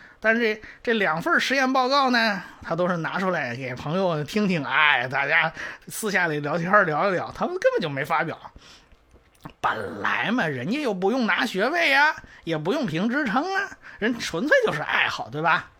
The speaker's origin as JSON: {"language": "Chinese", "country": "China"}